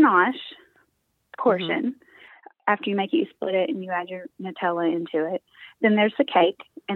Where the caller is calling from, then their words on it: Grayson, Kentucky, United States; I am calling from Grayson, Kentucky.